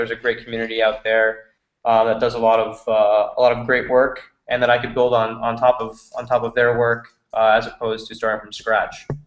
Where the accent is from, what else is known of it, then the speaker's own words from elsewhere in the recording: New England, United States; I'm 29 years old. I'm originally from New England, about 40 minutes north of Boston.